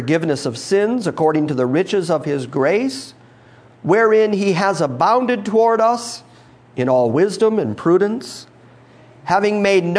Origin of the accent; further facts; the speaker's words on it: Ireland; I'm Irish.